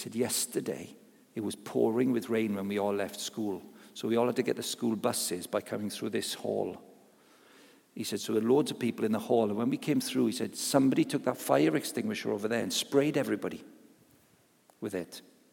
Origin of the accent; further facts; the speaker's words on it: Wales, United Kingdom; I remembered many years ago growing up in South Wales, sort of industrial South Wales.